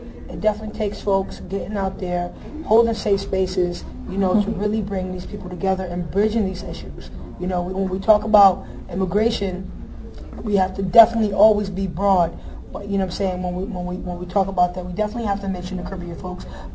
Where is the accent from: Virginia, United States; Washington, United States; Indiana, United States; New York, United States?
New York, United States; Flatbush; Well, I'm from Flatbush. I was born there and raised there.